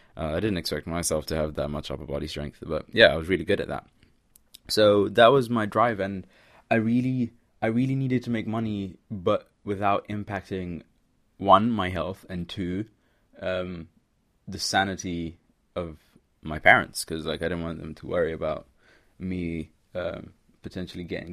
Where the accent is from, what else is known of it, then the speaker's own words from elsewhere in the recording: Kenya; as a Kenyan, you had to do long distance because that's what my body was built for at the time.